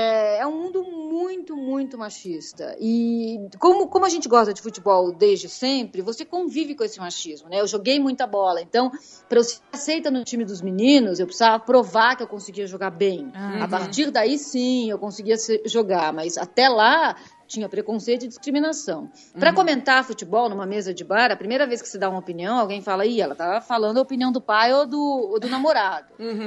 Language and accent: Portuguese; Rio de Janeiro, Brazil; born there; porque eu nasci no Rio e eu ia ao Maracanã